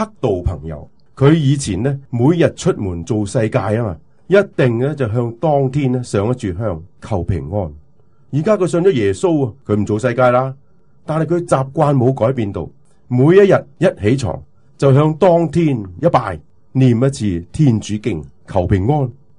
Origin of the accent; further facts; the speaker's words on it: Guangdong, China; 哎呀，我哋广东人